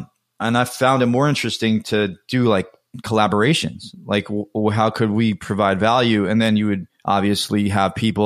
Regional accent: New York, United States; growing up in the New York area, having access to things that other people couldn't get access

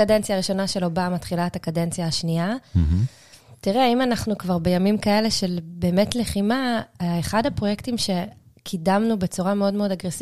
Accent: Jerusalem, Jerusalem District, Israel; גדלתי בירושלים.

